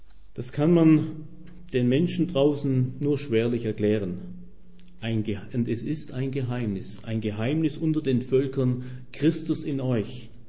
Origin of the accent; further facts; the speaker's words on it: Baden-Württemberg, Germany; now in Munich, Germany; ich war ja gestern auf einer Hochzeit in meiner Heimat, Schwäbische Alb.